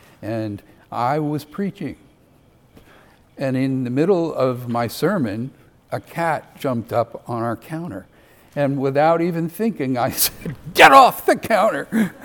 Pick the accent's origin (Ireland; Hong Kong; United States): Ireland; You also had laws in Ireland, and I'll use that because I'm Irish.